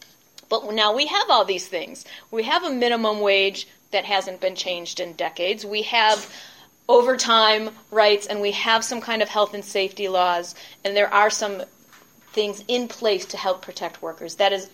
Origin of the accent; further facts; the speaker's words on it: Chicago, Illinois, United States; And I don't only say that because I'm from Chicago, right?